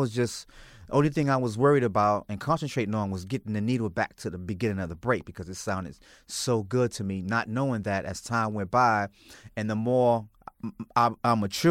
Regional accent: New York City, New York, United States; also born or lived in Harlem; And I was born, I was raised in the Bronx.

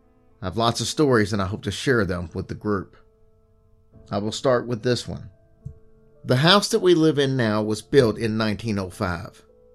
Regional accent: Albuquerque, New Mexico, United States; I grew up in Albuquerque, New Mexico. I grew up very close to the zoo, with a ditch in the Rio Grande River that ran along the zoo.

